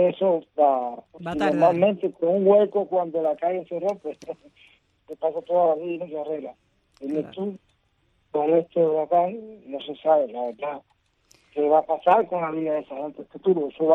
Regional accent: Cuba

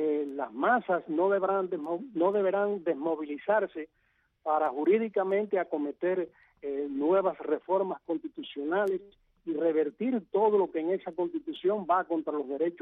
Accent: Cuba; yo como cubano, pues sencillamente no puedo invertir en mi país.

